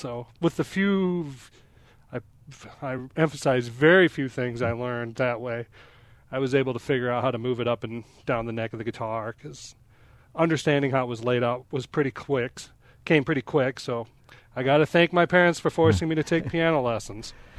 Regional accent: Huron, United States; it all started because where I grew up in Huron, and there wasn't really a teacher in town at the time.

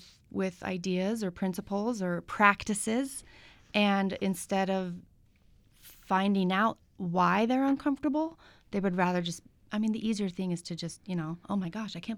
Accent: California, United States; You know, I grew up in California, and when you're one of a few as opposed to one of a majority, it's different.

